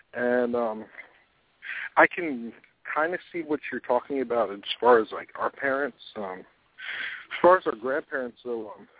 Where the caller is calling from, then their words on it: San Antonio, Texas, United States; I'm calling from San Antonio.